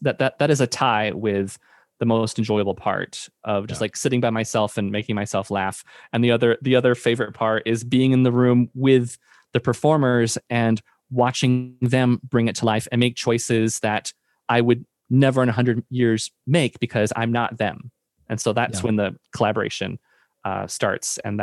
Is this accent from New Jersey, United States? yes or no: no; Oklahoma, United States; I moved here in 2004 from Oklahoma.